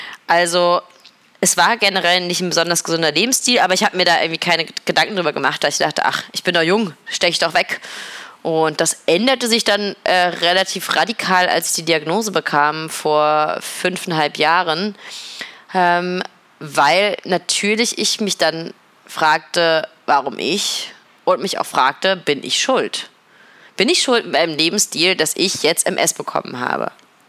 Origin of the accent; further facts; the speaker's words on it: Berlin, Germany; Ich selber bin Berlinerin und bin auf jeden Fall ein Kind des Nachtlebens immer gewesen.